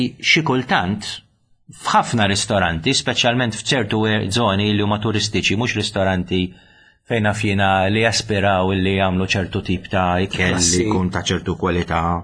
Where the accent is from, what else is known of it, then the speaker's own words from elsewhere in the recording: United Kingdom; now in Malta; jiena ġej mill-Brittanja.